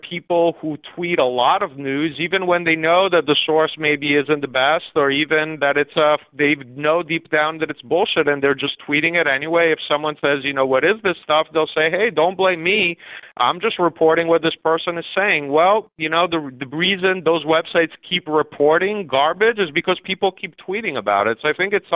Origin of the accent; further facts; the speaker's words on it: Italy; I grew up in Italy